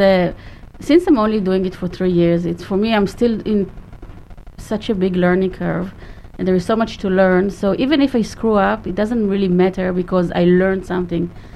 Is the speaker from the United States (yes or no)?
no; Israel; now in Australia; In Israel, I came from Israel, and in Israel, it's not very common to see wood lying around.